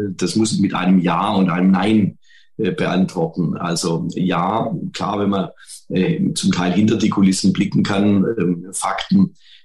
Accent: Horb am Neckar, Baden-Württemberg, Germany; als junger Mensch in meiner Heimatstadt Horb am Neckar, einer Bahnstadt, habe ich mich früh mit Bahnthemen beschäftigt.

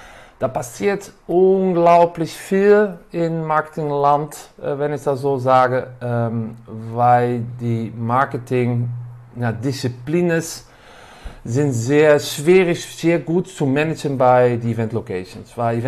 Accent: Netherlands; German is a second language; now in Düsseldorf, Germany; Ich komme aus Holland, wohne seit Jahren in das schöne Düsseldorf.

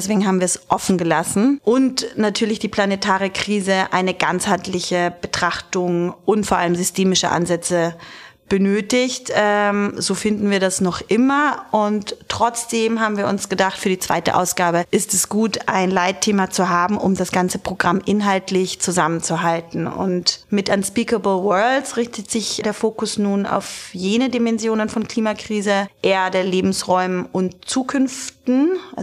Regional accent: Graz, Styria, Austria; born there; accent: Styrian; moved away as an adult; also born or lived in Hamburg; Dort war ich auch 12 Jahre, bin aber gebürtige Grazerin, man hört es nicht mehr so oft, den Steirer-Dialekt.

